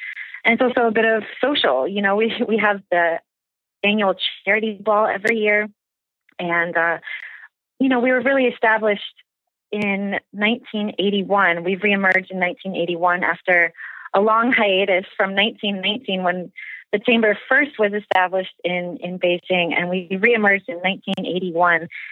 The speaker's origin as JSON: {"language": "English", "region": "Florida", "country": "United States", "also_born_or_lived": "Atlanta / San Francisco", "said": "So I'm originally from Florida. I grew up near where the space shuttle goes off. So that was my first interaction with technology, I guess."}